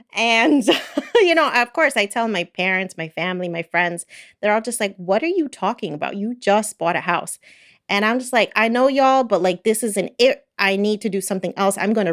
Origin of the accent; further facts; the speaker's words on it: New Jersey, United States; I was born and raised in New Jersey, never actually felt like that was the place for me.